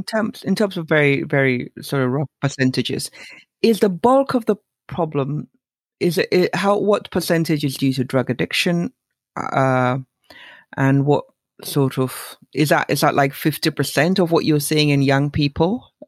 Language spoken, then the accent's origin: English; Nigeria; as a Nigerian parent, we make so much about